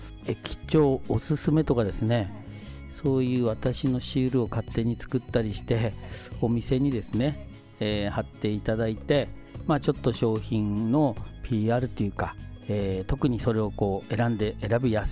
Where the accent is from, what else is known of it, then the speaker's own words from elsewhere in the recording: Sendai, Miyagi, Japan; now in Fukushima, Japan; 私は仙台出身なんですけれども、福島に来てですね